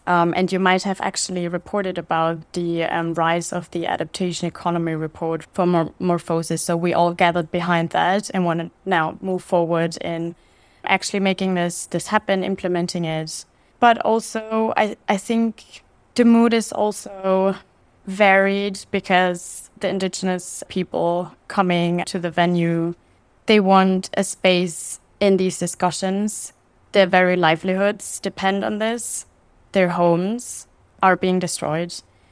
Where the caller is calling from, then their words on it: Belém, Pará, Brazil; And I'm calling in from Belém in Brazil. Actually, it's, I think, pronounced Belém. You don't really pronounce the M.